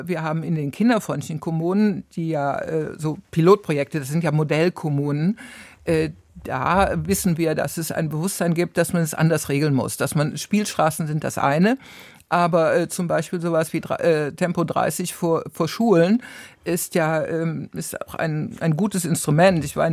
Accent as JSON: {"language": "German", "town": "Cologne", "region": "North Rhine-Westphalia", "country": "Germany", "said": "ich bin ja aus Köln"}